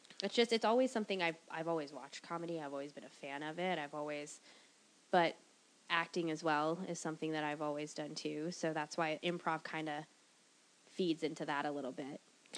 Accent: Arizona, United States; born there; Close enough. No, I was born in Arizona.

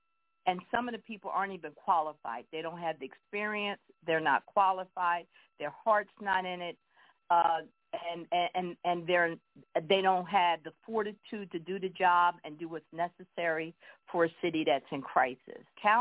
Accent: Philadelphia, Pennsylvania, United States; I'm from Philadelphia.

